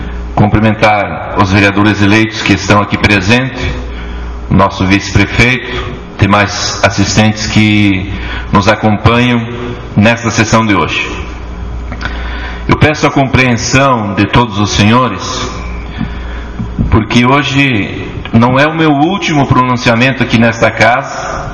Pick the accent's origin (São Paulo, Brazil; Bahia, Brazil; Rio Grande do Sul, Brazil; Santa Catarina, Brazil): Rio Grande do Sul, Brazil; Engenho Velho; com muito orgulho, eu sou de Engenho Velho.